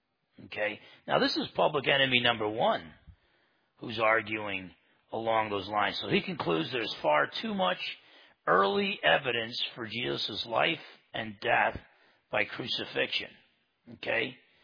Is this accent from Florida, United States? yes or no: no; New Jersey, United States; And I'm from New Jersey. I'm paranoid.